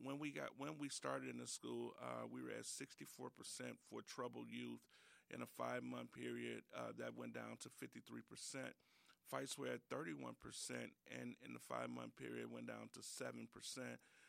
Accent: Chicago, Illinois, United States; now in Racine, United States; I'm originally from Chicago, the west side of Chicago.

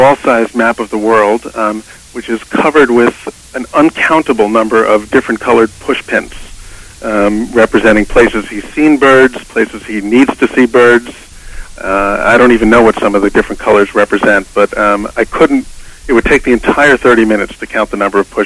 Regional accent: New York City, New York, United States; I grew up in New York City, and I was very fascinated with newspapering.

